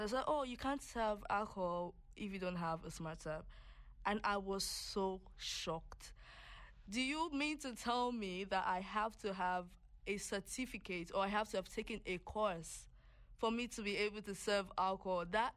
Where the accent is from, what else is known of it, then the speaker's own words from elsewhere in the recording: Nigeria; now in Canada; So obviously I'm Nigerian, and coming to Canada was like my first time ever leaving Nigeria, ever.